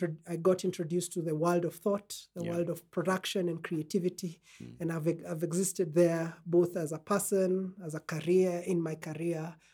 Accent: Kenya; And I think I am a Kenyan and an African. And I think all those things define the work that I do in this place.

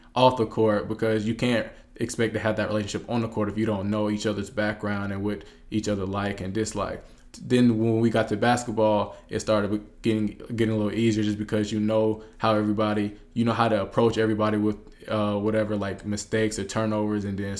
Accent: Columbia, South Carolina, United States; I'm from Columbia, South Carolina, and I'm transferred here from College of Charleston

